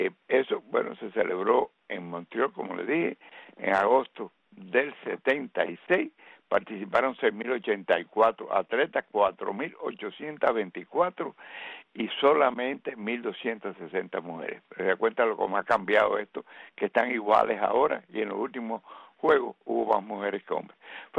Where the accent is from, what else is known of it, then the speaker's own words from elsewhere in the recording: Cuba; somos cubanos.